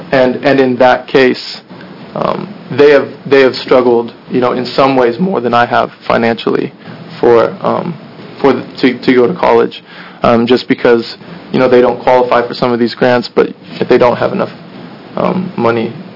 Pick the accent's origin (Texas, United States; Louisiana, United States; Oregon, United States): Oregon, United States; Cottage Grove; I'm from Cottage Grove, Oregon